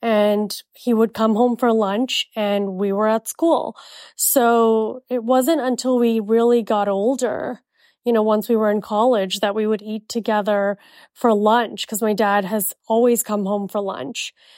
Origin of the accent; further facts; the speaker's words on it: Jakarta, Indonesia; also born or lived in India; I was born in India and I was raised in Jakarta, Indonesia. We're very British at home, meaning my upbringing was very British and I went to a British school.